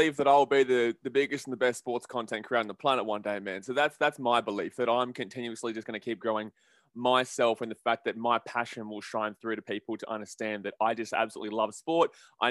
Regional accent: Australia; I'm from Australia.

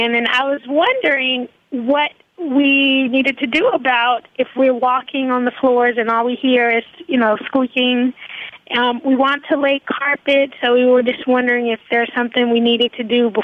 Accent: the South, United States; We're from the South originally, so we love, you know, carpet being upstairs.

